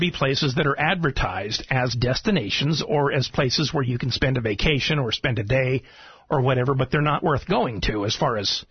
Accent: Twin Falls, Idaho, United States; However, growing up in Twin Falls

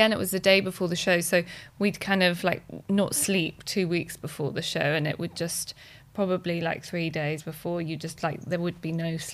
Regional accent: Scotland, United Kingdom; now in London, United Kingdom; I'm not from London, I'm from the Scottish borders.

